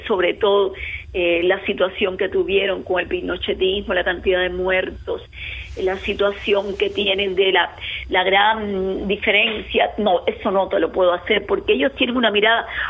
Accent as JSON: {"language": "Spanish", "region": "Havana", "country": "Cuba", "accent": "Cuban", "said": "Yo soy cubana y me muero siendo cubana. Y de Jesús María, la parte más auténtica de La Habana Vieja."}